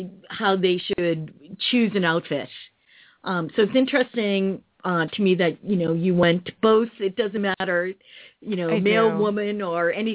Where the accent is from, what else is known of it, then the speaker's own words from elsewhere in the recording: Massachusetts, United States; I grew up next to Hingham.